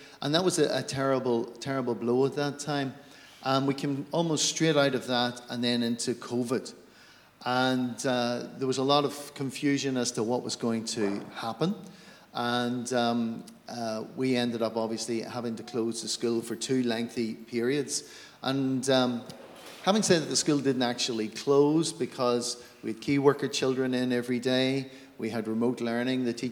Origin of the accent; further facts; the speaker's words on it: Lurgan, Northern Ireland, United Kingdom; now in Portadown, United Kingdom; I'm from Lurgan, just live outside Portadown now at the moment.